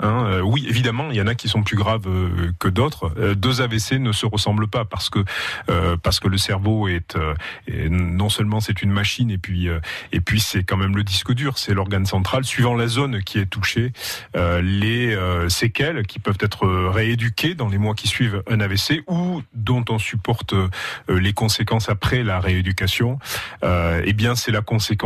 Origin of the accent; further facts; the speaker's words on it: Nouvelle-Aquitaine, France; La Nouvelle-Aquitaine, puisqu'on est issu d'à côté de Bordeaux.